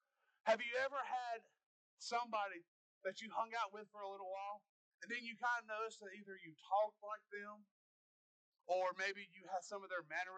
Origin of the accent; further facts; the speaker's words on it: the South, United States; accent: Southern; I noticed that my Southern accent wasn't quite as strong as it used to be.